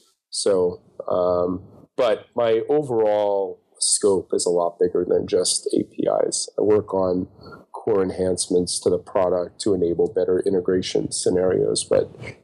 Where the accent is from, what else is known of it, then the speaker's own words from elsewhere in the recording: New York, United States; moved away as an adult; Well, I grew up in New York, which was very flat. So in my 20s, I moved west.